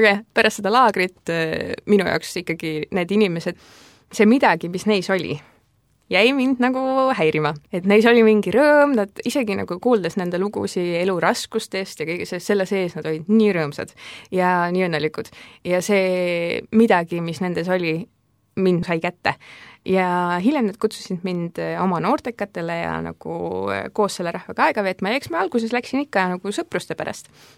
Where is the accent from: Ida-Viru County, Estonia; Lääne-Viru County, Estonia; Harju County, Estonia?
Lääne-Viru County, Estonia; Kadrina; ma olen pärit Kadrinast, mis on väike kohake Rakvere kandis lähedal ja käisin Kadrina koolis